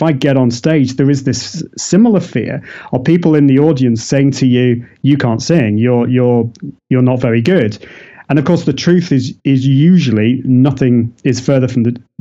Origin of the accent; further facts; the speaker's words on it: Manchester, North West England, United Kingdom; This was in Manchester, my hometown here in the UK.